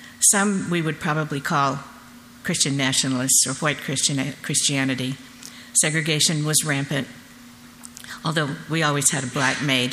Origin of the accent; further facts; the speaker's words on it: Oklahoma City, Oklahoma, United States; also born or lived in Buffalo, New York; I was born in Buffalo, New York in 1944 on D-Day, and I grew up in Oklahoma City, Oklahoma.